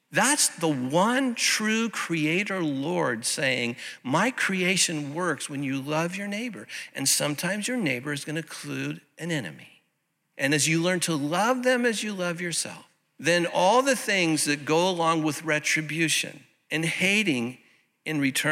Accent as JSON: {"language": "English", "town": "Santa Ana", "region": "California", "country": "United States", "tie": "born or raised there", "said": "And the little United Methodist Church that I grew up in over in Santa Ana, they erected a flagpole in our little courtyard to his honor."}